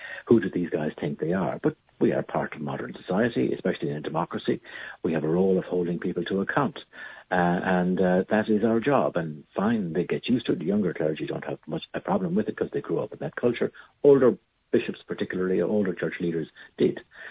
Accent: Ireland; I am Irish and Catholic by cultural background, but agnostic through lack of conviction

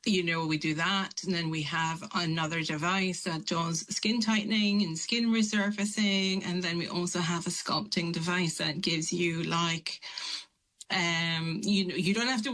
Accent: Malaysia; I come from Malaysia, and my dad is a GP, and I always grew up around doctors and clinics

